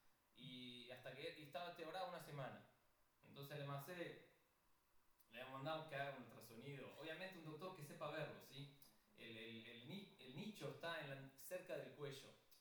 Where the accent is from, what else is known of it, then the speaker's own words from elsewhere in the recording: Argentina; Yo soy de Argentina, sí, pero voy mucho a México.